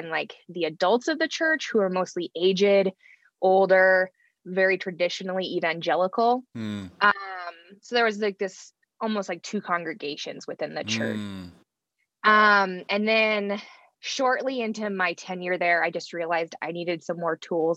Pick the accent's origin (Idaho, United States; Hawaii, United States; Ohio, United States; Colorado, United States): Idaho, United States; So kind of grew up in this beautiful mountain valley, river valley town.